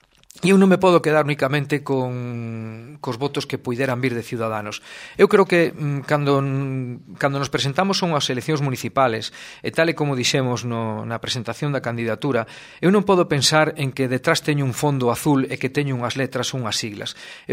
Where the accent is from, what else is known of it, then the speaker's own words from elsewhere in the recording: Negreira, Galicia, Spain; born there; Gústame Negreira, nacín en Negreira e quero quedar en Negreira.